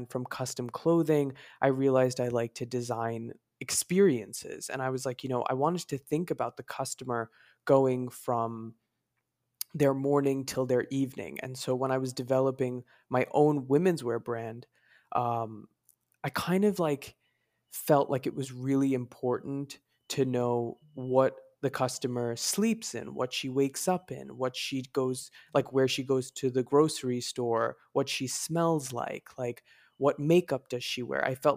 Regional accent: New York, United States; And then I grew up in New York, so creating an eyewear brand based in New York was really important to me because New York is so diverse, this is the melting pot.

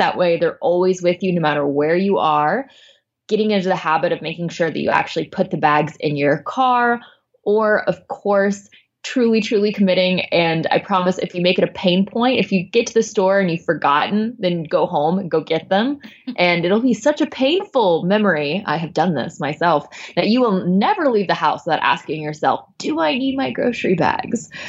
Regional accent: Arkansas, United States; Yeah, so I'm actually from Arkansas, which isn't really the most green progressive state in America.

